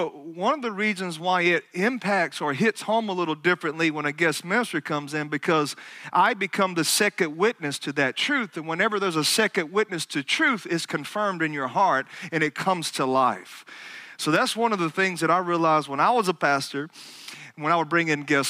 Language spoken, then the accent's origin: English; Alabama, United States; I am, obviously you could tell by my accent, I am from Alabama, praise the Lord.